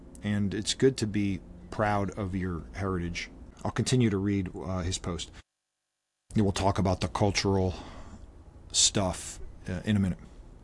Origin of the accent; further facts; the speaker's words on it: Florida, United States; And I'm from South Florida, and I love so much of the culture I grew up around.